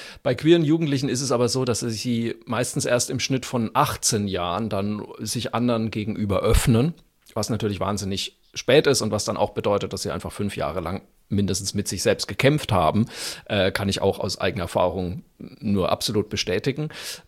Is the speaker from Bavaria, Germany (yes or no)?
yes; Bavaria, Germany; ich bin ja Franke